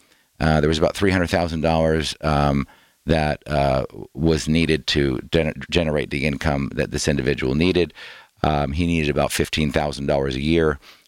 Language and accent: English; New Jersey, United States; Vernon Vikings I played for, yeah. Quad A school, up in northern New Jersey.